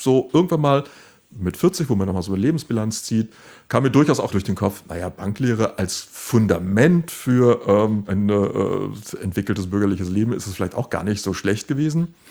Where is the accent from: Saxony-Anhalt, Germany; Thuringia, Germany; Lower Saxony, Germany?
Lower Saxony, Germany; Goslar; born there; Ich bin gebürtig aus Goslar